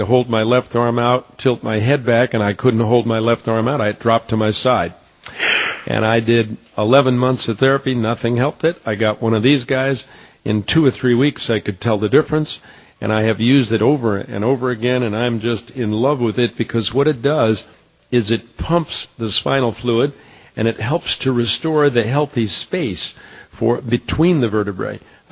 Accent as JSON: {"language": "English", "region": "New York", "country": "United States", "tie": "born or raised there", "said": "I grew up in New York, and of course, when I was a kid, everybody had to box or you had to stay home, you know what I mean?"}